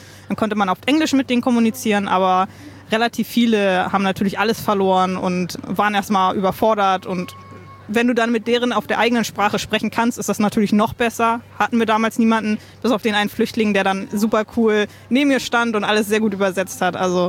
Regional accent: Hamburg, Germany; Ich komme aus Hamburg.

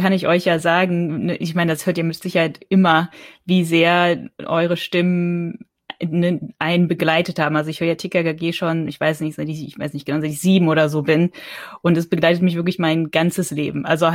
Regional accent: North Rhine-Westphalia, Germany; ich bin in Nordrhein-Westfalen aufgewachsen

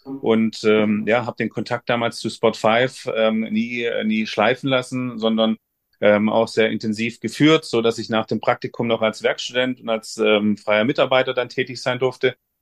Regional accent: Stuttgart, Baden-Württemberg, Germany; Klar, ich komme aus Süddeutschland oder aus Stuttgart. Daher hat sich dann natürlich schon in die Heimat gezogen.

